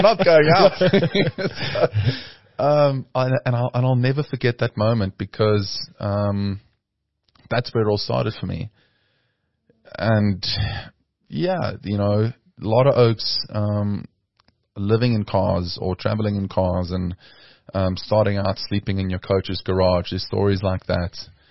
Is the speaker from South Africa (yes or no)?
yes; South Africa; So yeah, as a South African, we have to learn to travel if you want to play European Tour or I guess DP World Tour and the PGA Tour.